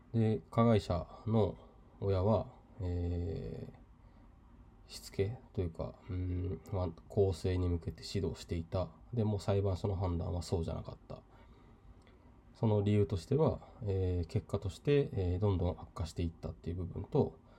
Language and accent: Japanese; Yamanashi, Japan; 私の地元の山梨